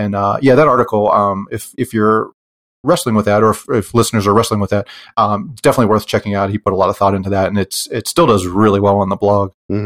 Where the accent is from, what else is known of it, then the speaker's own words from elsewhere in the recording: Pennsylvania, United States; now in Utah, United States; So I'm from Pennsylvania and we moved to Utah after I retired.